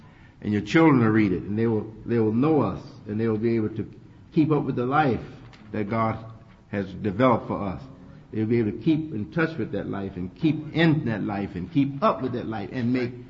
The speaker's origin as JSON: {"language": "English", "town": "Chicago", "region": "Illinois", "country": "United States", "said": "We're from Chicago. We love the weather today."}